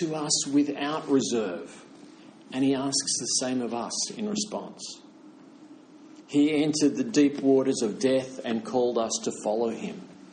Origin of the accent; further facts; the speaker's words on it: Australia; it forces me to confront the clash between my identity as an Australian and my identity as a follower of Jesus.